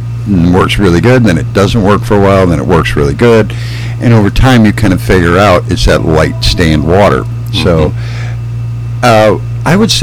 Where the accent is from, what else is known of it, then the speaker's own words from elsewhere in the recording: Illinois, United States; born there; because I was born in Illinois.